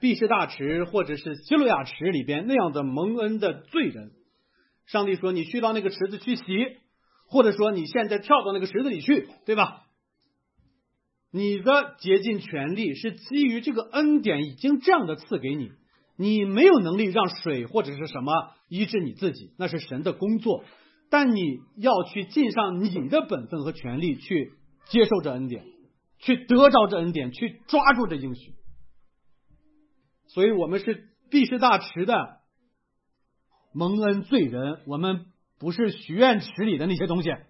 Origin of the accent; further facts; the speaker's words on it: China; 我们中国人喜欢用的一个词